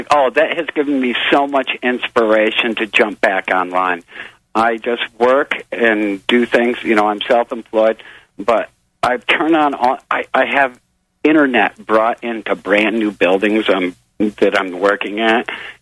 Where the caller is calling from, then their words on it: Eau Claire, Wisconsin, United States; I'm calling from Wisconsin, Eau Claire. All the soil here it's turning to sand.